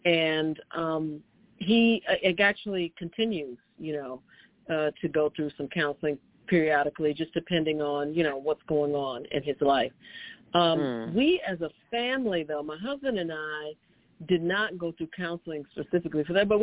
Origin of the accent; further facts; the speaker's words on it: Chicago, Illinois, United States; You know, I grew up in Chicago, and obviously, you know, there were stories about bad things that happened, but not the way it seems like they are.